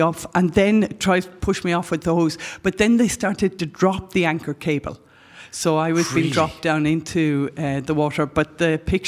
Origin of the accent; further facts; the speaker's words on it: Tramore, County Waterford, Ireland; I grew up in Tremor, a member of the RNLI, the Sea and Cliff Rescue